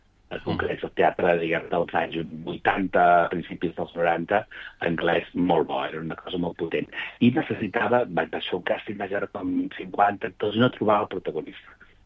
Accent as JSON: {"language": "Catalan", "town": "Calaf", "region": "Catalonia", "country": "Spain", "said": "Jo soc de Calaf"}